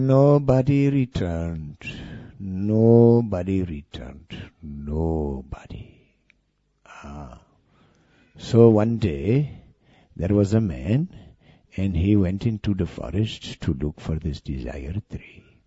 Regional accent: Amsterdam, North Holland, Netherlands; I'm coming from Holland, from Amsterdam, you know.

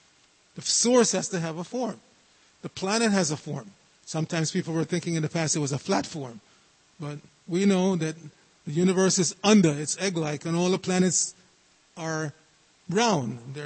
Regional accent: Jamaica; born there; he understood that I was born in Jamaica.

